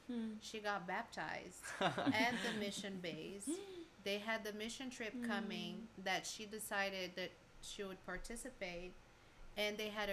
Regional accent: Brazil; And, well, I am from Brazil.

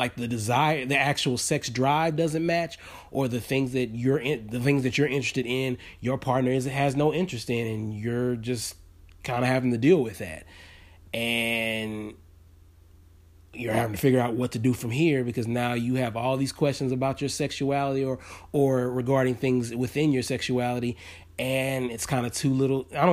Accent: Houston, Texas, United States; Because, mind you, I'm from Houston, Texas. So I'm in the Bible Belt. I'm in the part of the United States where we got the Bible thumpers.

